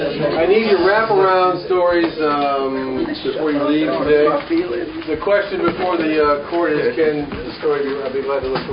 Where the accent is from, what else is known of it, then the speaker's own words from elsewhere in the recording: Fort Lauderdale, Florida, United States; I grew up in Fort Lauderdale, so I'm not.